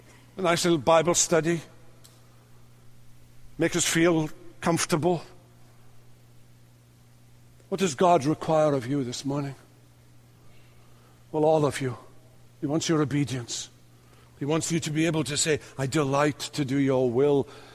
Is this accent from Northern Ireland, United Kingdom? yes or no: yes; Northern Ireland, United Kingdom; I grew up in Northern Ireland, ministered there for 20 years.